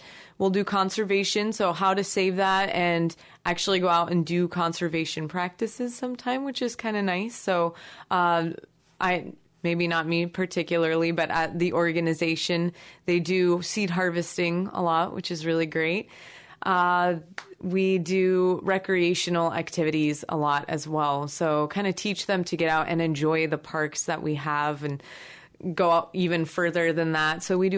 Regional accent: West Des Moines, Iowa, United States; Well, I'm actually from the West Des Moines area. I've lived there most of my life. And went to school in the West Des Moines area.

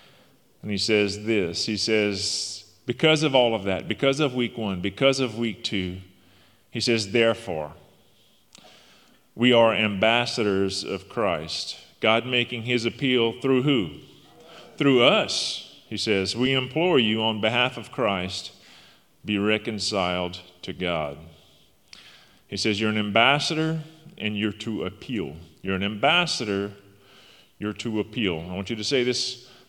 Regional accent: Louisiana, United States; Just by my voice and my accent and the way that I cooked, they knew where I was from. And they asked me, said … how did you learn to cook like that? I said, I'm from Louisiana.

